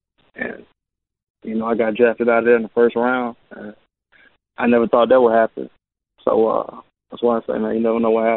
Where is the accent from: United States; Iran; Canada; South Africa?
United States; Tuscaloosa, Alabama; Man, it's big in basketball, and you know, big in football, obviously. You got University of Alabama, and all we know there is footbal